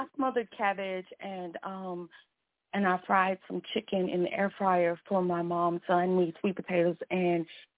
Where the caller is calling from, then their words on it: Joliet, Illinois, United States; I'm calling from Joliet, Illinois.